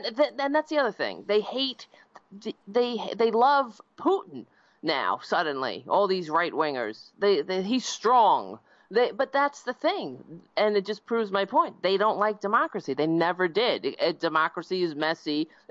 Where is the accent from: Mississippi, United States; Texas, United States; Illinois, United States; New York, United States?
New York, United States; Staten Island; I grew up on Staten Island. So Staten Island is the outlier here. That is the only borough that voted for Trump.